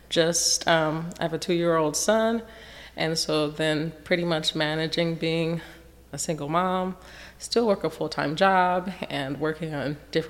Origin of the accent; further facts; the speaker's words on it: Portland, Oregon, United States; also born or lived in Haiti / Michigan; Well, I was born in Haiti. My mom and I moved to Michigan when I was young. And then after that, we migrated here to Portland when I was around 9 years old.